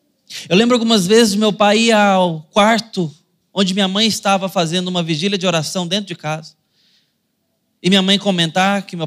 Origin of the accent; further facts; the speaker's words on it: Sonho Verde, Brazil; Eu fui criado aqui no Sonho Verde.